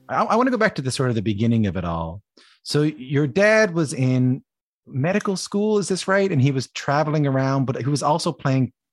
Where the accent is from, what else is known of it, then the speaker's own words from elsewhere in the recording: St. John's, Newfoundland and Labrador, Canada; I grew up in St. John's, Newfoundland and Labrador